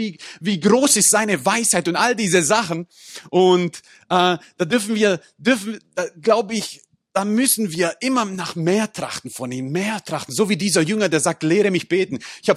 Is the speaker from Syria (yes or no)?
no; Croatia; German is a second language; now in Germany; Wie gesagt, ich bin aus Kroatien